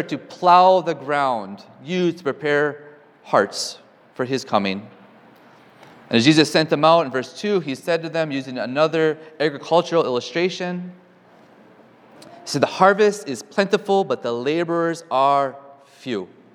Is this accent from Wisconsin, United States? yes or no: yes; Wisconsin, United States; But as mentioned, I'm from Wisconsin.